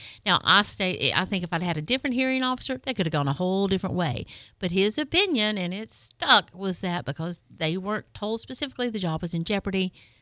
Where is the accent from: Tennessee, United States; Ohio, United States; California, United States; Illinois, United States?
Tennessee, United States; now in Florida, United States; you know, we're originally from Tennessee, live in Florida